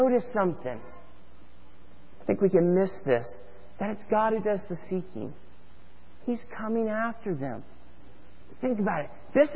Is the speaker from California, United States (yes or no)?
no; Florida, United States; For many of you, you know I'm from Florida.